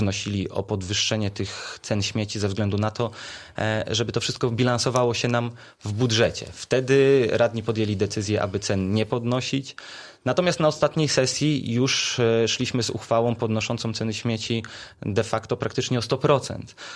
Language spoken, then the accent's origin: Polish; Świebodzin, Lubusz Voivodeship, Poland; ja dalej jestem zwykłym chłopakiem ze Świebodzina